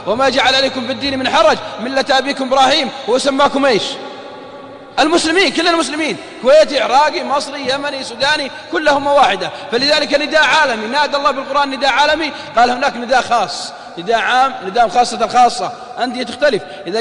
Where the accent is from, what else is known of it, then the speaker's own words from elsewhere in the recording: Hejaz, Saudi Arabia; ها نسميهم عندنا بالحجاز حونشية